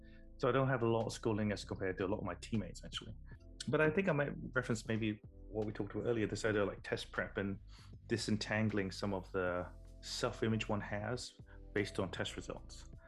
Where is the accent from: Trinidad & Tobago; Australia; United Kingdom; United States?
United Kingdom; England; also born or lived in Burma; So I grew up in England, in the south coast of England. We moved as a family when I was very young from Burma.